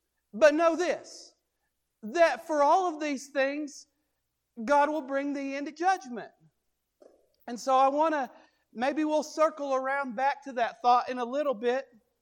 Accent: Kentucky, United States; I'm from Central Kentucky.

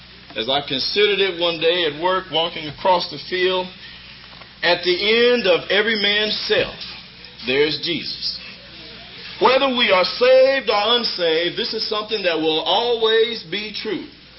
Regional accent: Wichita, Kansas, United States; I'm from Wichita, Kansas.

